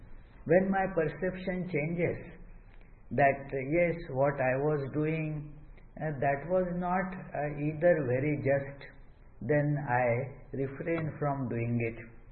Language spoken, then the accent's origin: English; North Carolina, United States; oh, you don't remember me from, I am from North Carolina.